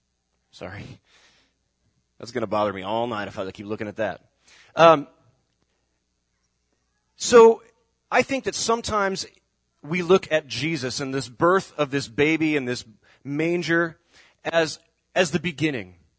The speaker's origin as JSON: {"language": "English", "region": "Alaska", "country": "United States", "tie": "born or raised there", "said": "I was born and raised in Alaska. I do like snow for Christmas, but that's okay."}